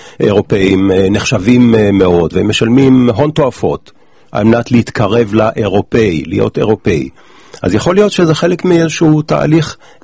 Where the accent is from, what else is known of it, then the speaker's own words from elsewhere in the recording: Jerusalem, Jerusalem District, Israel; אני מירושלים